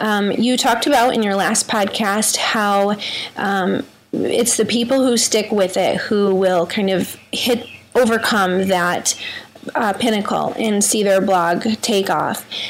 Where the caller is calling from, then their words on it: Michigan, United States; I'm calling from West Michigan, and I blog about faith